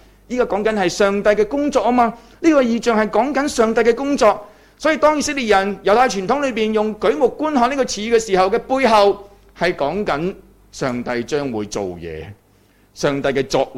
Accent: Hong Kong; 原来我们香港人不是很明白的，

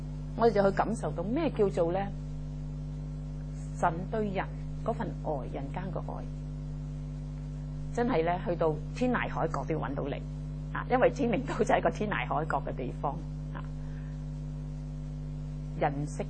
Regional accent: Hong Kong; 如果今天我们香港人的成本效益呢值不值得呢？

